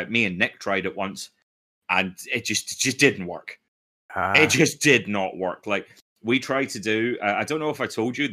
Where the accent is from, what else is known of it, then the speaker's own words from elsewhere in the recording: Scotland, United Kingdom; He's from England, I'm from Scotland, we'll pick one from each.